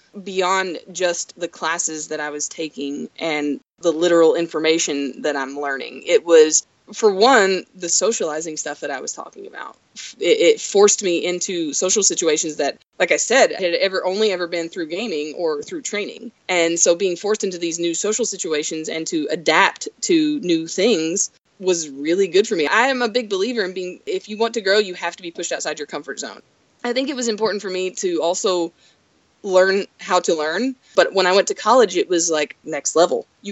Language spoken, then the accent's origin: English; Kentucky, United States; Where I grew up in Southeast Kentucky in Letcher County, down Highway 7 between the Twin Bridges, up on the hill in a 3-story log cabin that I was raised in, back up in the mountains.